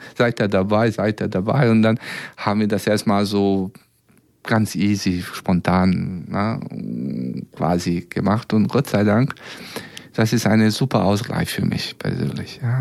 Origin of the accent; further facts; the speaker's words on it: Belgrade, Serbia; eine wirklich super Sängerin aus Belgrad, aus meine Heimat